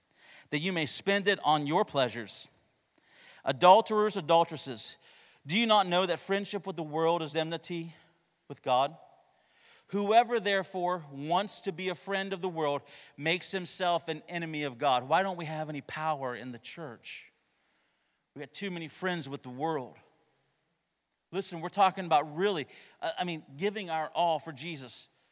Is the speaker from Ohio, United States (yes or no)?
yes; Ohio, United States; I'm a Hilljack from Ohio.